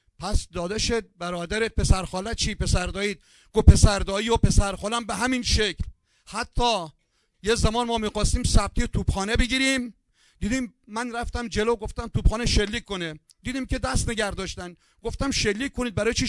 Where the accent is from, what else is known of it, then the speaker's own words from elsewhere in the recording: Pashkuh, Yazd, Iran; گفتم میدونم، من بچه پشکو هستم